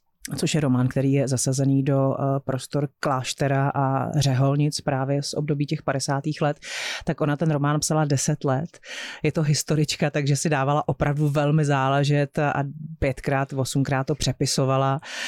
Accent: Krkonoše, Czechia; protože já pocházím z Krkonoš, takže tam je zase to jiný pohraničí sudecký

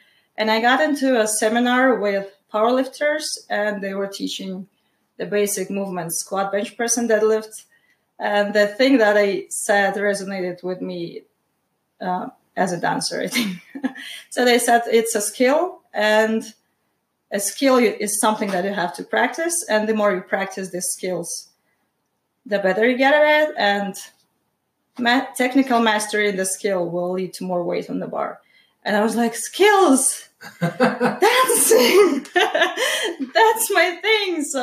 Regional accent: Belarus; It was nice to grow up in Belarus. Belarus is a small country in Eastern Europe between Russia, Poland, Ukraine, and Lithuania. I explain it sometimes. It was nice growing up there. And since I've been here in the States for almost 9 years

